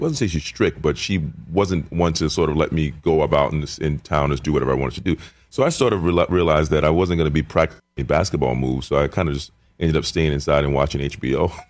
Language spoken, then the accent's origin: English; South Carolina, United States; You know, South Carolina, which, you know, we had no basketball team. Grew up without a professional basketball team